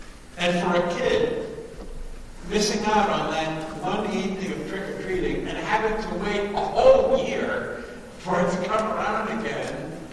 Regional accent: New York, United States; accent: Long Island; I was one of four kids. We grew up on Long Island. That's where I got my accent.

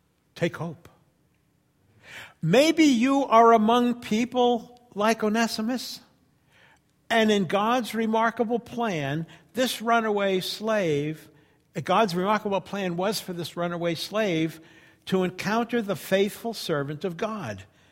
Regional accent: New York, United States; I was 18 years old, and where I grew up on Long Island, for example, Christians were few and far between.

